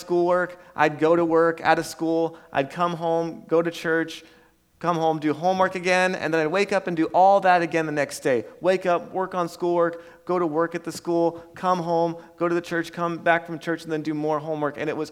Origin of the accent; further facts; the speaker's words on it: Red Bluff, California, United States; I was born and raised in Red Bluff, so I'm a Red Bluff kid through and through. Red Bluff's always been home, so that's just some of my history.